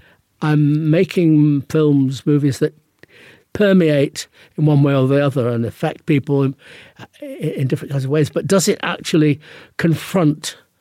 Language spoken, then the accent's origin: English; Manchester, North West England, United Kingdom; I grew up in Manchester.